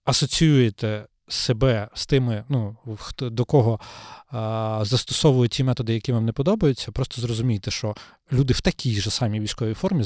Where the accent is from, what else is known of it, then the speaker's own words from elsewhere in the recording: Lviv Oblast, Ukraine; як я народився на Львівщині